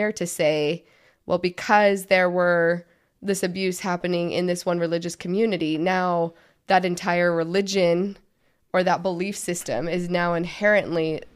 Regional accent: St. George, Utah, United States; like I grew up in St. George, which is like 45 minutes outside of Hilldale.

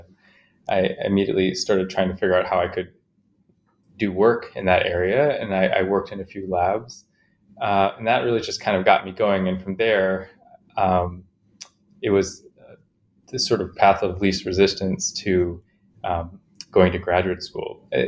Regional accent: Chicago, Illinois, United States; I grew up in Chicago, mostly, and I had a kind of interesting upbringing because I saw perspectives from both the sciences and art and literature.

